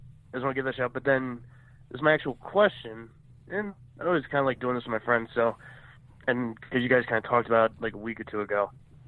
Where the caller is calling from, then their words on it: New York, United States; from New York.